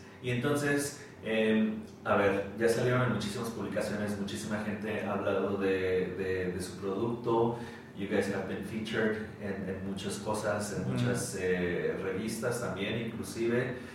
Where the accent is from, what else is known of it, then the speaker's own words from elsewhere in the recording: Guatemala; empiezas a decir que, ah, soy de Guatemala, y te empiezan a hacer este tipo de pregunta de que, pero si eres de Guatemala, ¿por qué eres tan blanco?